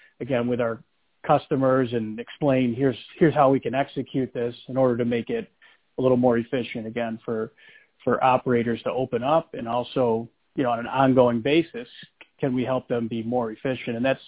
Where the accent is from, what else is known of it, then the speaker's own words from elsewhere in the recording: Syracuse, New York, United States; I lived in Syracuse my whole life.